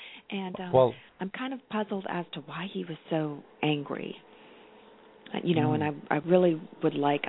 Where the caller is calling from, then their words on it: North Carolina, United States; I'm calling from North Carolina.